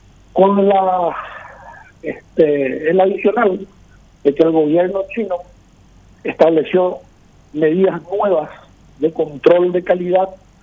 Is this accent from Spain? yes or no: no; Paraguay